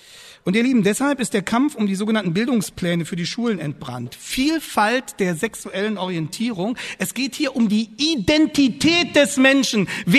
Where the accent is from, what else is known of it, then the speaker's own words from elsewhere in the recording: Lower Saxony, Germany; Ich komme aus Niedersachsen, wie Sie wissen.